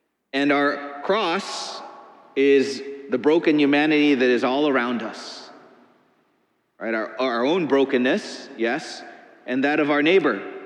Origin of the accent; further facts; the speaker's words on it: Missouri, United States; Just yesterday in my home state of Missouri, a prominent statue of St. Louis